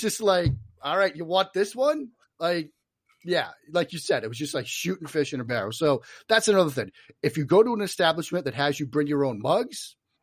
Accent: Boston, Massachusetts, United States; I grew up in the Boston area.

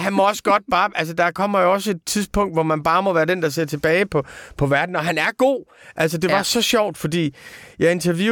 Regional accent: Aarhus, Central Denmark Region, Denmark; Så vi er aarhusianer, og du er også aarhusianer.

